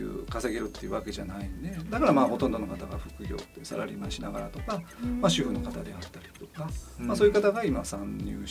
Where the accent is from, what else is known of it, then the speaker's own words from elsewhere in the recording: Kobe, Hyogo, Japan; 僕ずっともともと地元神戸なん でそういう神戸を盛り上げるイベントとかですね